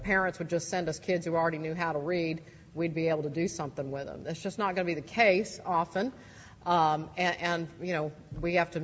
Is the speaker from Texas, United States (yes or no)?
yes; Texas, United States; as I observe states around the country and certainly my home state of Texas